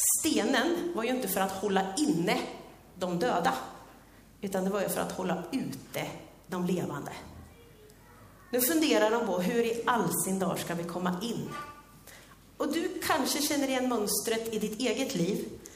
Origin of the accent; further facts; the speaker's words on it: Sweden; Vet inte om det var för att vi är svenskar eller inte